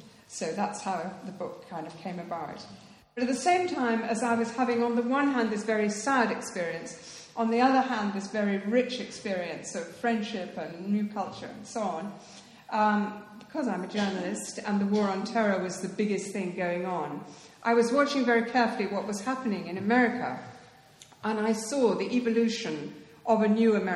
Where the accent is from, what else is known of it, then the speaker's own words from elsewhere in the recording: United Kingdom; I found profoundly shaming as a British person.